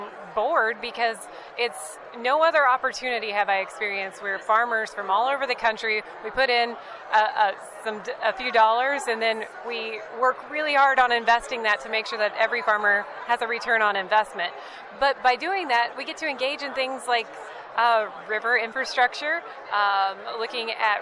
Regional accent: Carrollton, Missouri, United States; I'm from Missouri, just a wee farm in Carrollton, Missouri, an hour east of Kansas City, where we're sitting right now. We're the fifth generation.

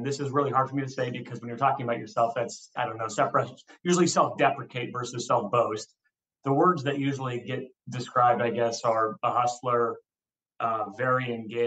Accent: Montana, United States; You've heard me already bring it up, I don't know how many times in this discussion of how proud I am to be from Montana.

